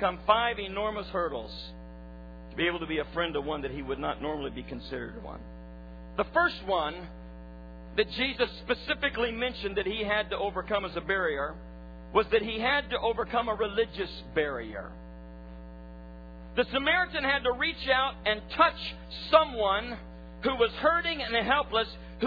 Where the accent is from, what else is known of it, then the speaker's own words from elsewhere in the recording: Baton Rouge, Louisiana, United States; I was born in Baton Rouge, Louisiana. I was raised with a grandfather who loved God with all of his heart.